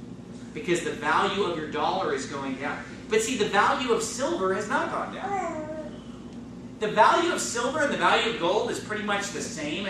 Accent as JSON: {"language": "English", "region": "California", "country": "United States", "tie": "born or raised there", "said": "This week, I was in California, because I grew up in California."}